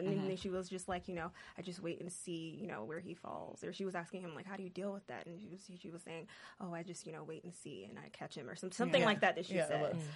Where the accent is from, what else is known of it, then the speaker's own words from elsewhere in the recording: Atlanta, Georgia, United States; And especially for me, because I'm from Atlanta, and I'm like, oh, God.